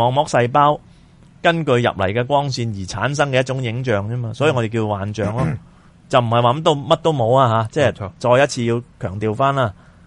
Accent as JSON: {"language": "Cantonese", "country": "China", "said": "啊，我哋中国人叫"}